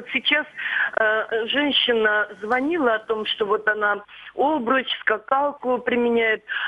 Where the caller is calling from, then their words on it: Svetlogorsk, Russia; я из Светлогорска звоню вам.